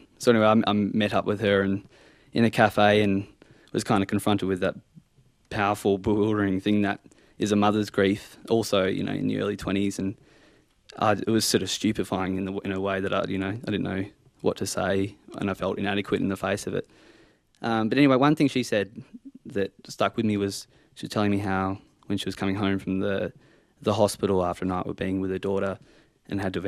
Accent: Geraldton, Western Australia, Australia; my childhood in a town like that has been, it's always been a paradise

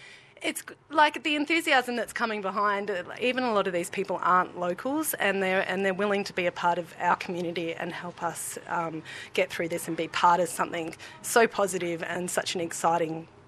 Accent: Buchan, Victoria, Australia; I'm from Buchan and I'm a local. I've been here for 35 years.

